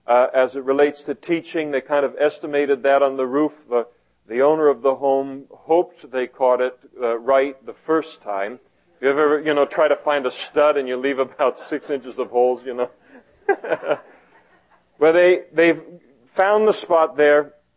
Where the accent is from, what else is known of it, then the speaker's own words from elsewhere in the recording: Scotland, United Kingdom; I'm Scottish.